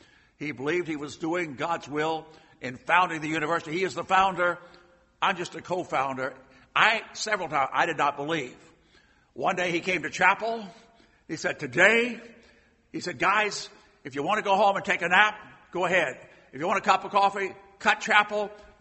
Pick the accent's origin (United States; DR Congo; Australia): United States; Savannah, Georgia; I was born in Savannah, Georgia. My mother met my father at a dance. And a little kid, I was drawn to all the taverns and the speakeasies in Savannah.